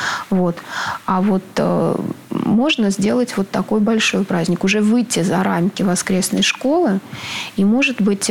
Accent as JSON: {"language": "Russian", "town": "Spassk", "country": "Russia", "tie": "born or raised there", "said": "Я сама уроженка города Спасска."}